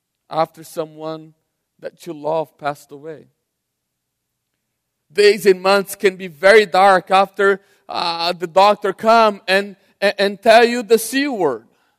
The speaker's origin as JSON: {"language": "English", "country": "Brazil", "tie": "born or raised there", "second_language": "English", "said": "I grew up in Brazil, and the place I grew up was very underdeveloped."}